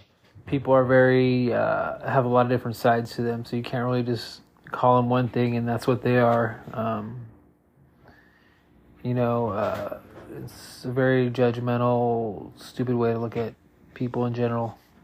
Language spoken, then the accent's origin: English; Long Beach, California, United States; I grew up in Long Beach, so.